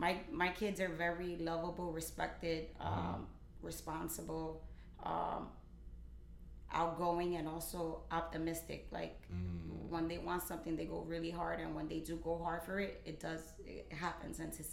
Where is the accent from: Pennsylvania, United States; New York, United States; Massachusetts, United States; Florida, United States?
New York, United States; I was born and raised in New York, so I'm considered a New York weekend, but yeah, my parents are from Puerto Rico.